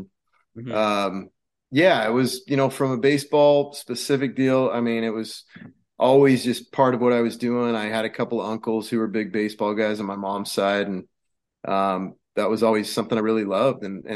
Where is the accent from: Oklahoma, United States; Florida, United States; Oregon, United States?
Oregon, United States; Corvallis; You know, I grew up in Corvallis, Oregon, small sports town, as we all know.